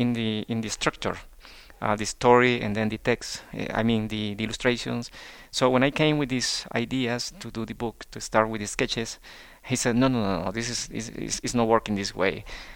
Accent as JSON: {"language": "English", "country": "Nicaragua", "said": "Of course, I'm from Nicaragua"}